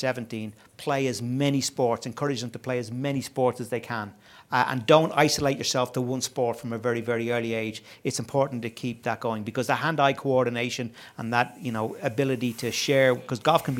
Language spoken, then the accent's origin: English; Ireland; So, you know, we are combining some great things in Irelan